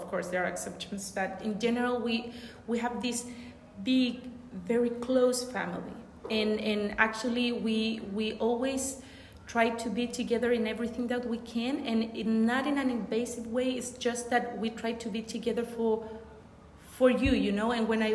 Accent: Concepción, Biobío, Chile; English is a second language; now in Auckland, New Zealand; I'm from Tilly. Well, Concepcion is the city that I born, but from Tilly, the country. I have been here for 3 years and something, and I'm here with, I have been living only in Auckland

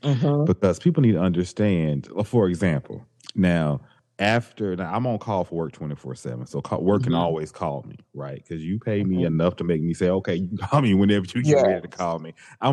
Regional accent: the South, United States; I grew up in the South. I am Southern. We have different beliefs. We have different values.

